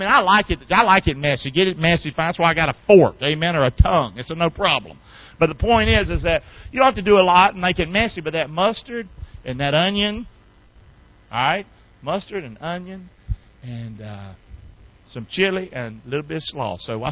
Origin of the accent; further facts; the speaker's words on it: Rockingham, North Carolina, United States; Well, this is my hometown, Rockingham, North Carolina.